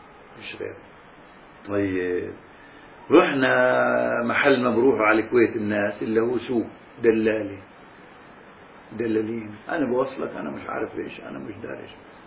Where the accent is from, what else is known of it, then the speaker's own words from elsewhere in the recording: Palestine; قلت له فلسطيني خير يا شو بدك